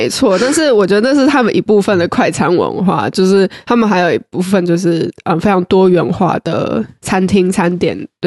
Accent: Hsinchu, Taiwan; also born or lived in Kaohsiung; 我是从美食沙漠生活长大的

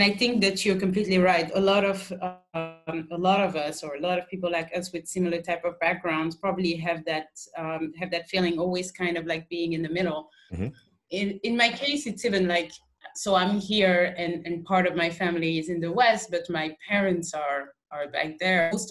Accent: Kinshasa, DR Congo; English is a second language; moved away; also born or lived in Belgium; I'm a mix of Congo and Portugal. But I was born in Congo, Kinshasa. Okay. I grew up, I spent my childhood there. And then I moved to Belgium. And then I spent a lot of years in Belgium until after college.

